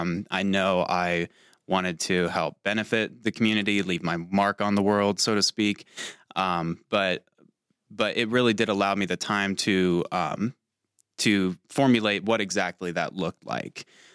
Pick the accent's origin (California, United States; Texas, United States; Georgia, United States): Georgia, United States; But growing up in Georgia, in rural Georgia, I always took Jimmy Carter as an inspiration for me